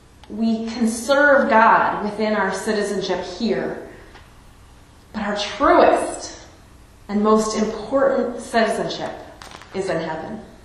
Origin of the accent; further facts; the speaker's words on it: San Francisco, California, United States; Where I grew up in the San Francisco area, there are Chinese American families that go back 5 or 6 generations